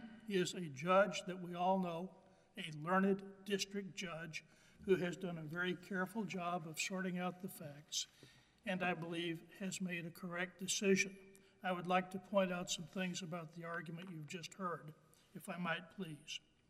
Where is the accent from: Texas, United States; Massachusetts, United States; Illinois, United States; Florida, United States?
Texas, United States; Fort Worth; from Fort Worth, Texas.